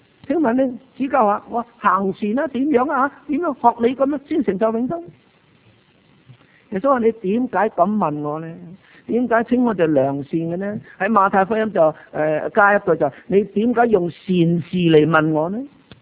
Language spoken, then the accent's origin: Chinese; China; 好像我们中国人认为孔子是一个好老师啊